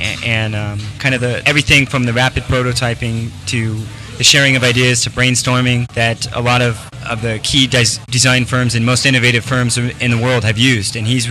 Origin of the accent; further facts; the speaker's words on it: United States; But I'm American, pretend like you're an American.